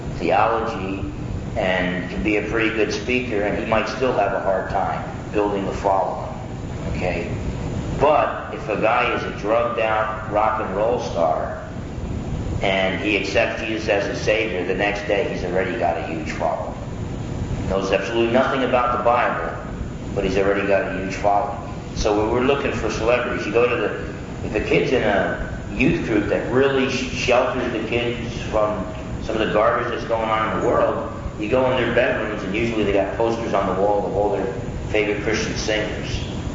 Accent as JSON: {"language": "English", "country": "United States", "said": "Yeah, I'm half Portuguese, half Italian. I'm proud to be half Portuguese, half Italian. I'm American. I'm proud to be American."}